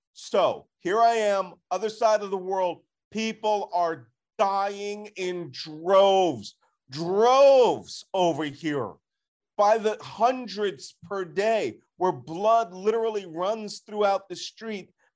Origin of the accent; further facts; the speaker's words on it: Philadelphia, Pennsylvania, United States; Look, we're from the same-ish neighborhoods in Philly, right? Overbrook. Mm-hmm. I'm actually from Winfield, which is about a block away from Overbrook.